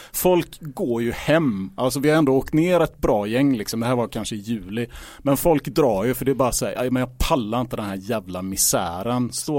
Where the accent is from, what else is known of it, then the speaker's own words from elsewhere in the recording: Gothenburg, Västra Götaland County, Sweden; jag är 35 år gammal. Jag kommer från Hisingen, bor kvar på Hisingen